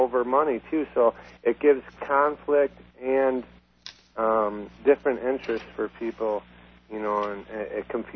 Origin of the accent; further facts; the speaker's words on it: Detroit, Michigan, United States; I'm from the Detroit area